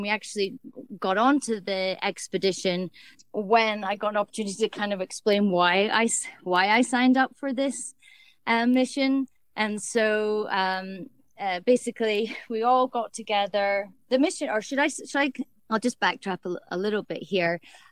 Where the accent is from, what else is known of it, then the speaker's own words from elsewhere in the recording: Scotland, United Kingdom; now in Louisville, United States; I'm a native Scot, but along with Aaron, we've been hanging our hat here on the edge of the Rocky Mountains for, gosh, coming up 10 years now, I think.